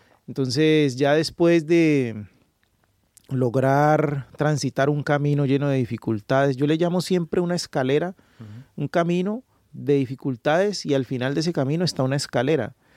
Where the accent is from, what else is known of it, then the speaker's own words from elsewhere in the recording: Cali, Valle del Cauca, Colombia; born there; yo vengo de una región que es el Pacífico. Yo nací en Cali, pero pues toda mi familia es del Pacífico.